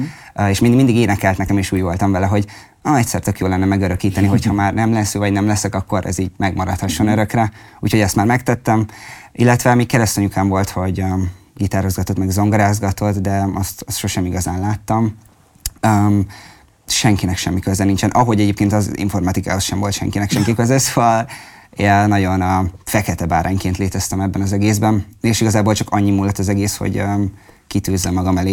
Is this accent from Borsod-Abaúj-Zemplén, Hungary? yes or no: yes; Sajószöged, Borsod-Abaúj-Zemplén, Hungary; moved away as an adult; now in Budapest, Hungary; A helynek az a neve, hogy Sajószöged. Uh-huh. És hát ott töltöttem a jelentős részét, igazából 19 éves koromban költöztem fel Pestre.